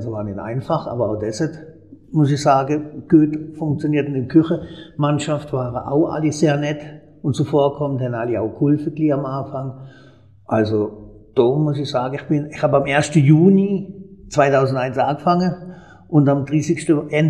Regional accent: Herde, Germany; now in Riefelde, Germany; bin ich aus Herde, aufgewachsen in Herde, wohne jetzt in Riefelde

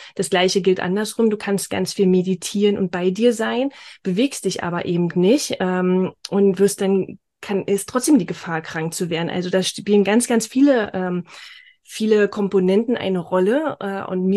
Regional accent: Berlin, Germany; 39 Jahre jung und komme aus Berlin. Jetzt wohnen wir zwar im Norden von Berlin, aber ursprünglich Berlinerin, also verzeiht mir mein Akzent, mein Dialekt. Ich versuche Hochdeutsch zu sprechen.

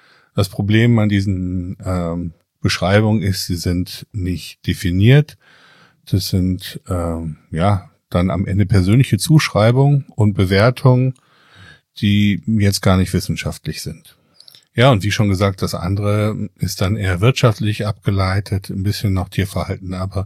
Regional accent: North Rhine-Westphalia, Germany; Ich bin ja jetzt aus dem Ruhrgebiet und bei uns in Schermbeck oben, Kirchhellen, Bottrop-Kirchhellen, Schermbeck

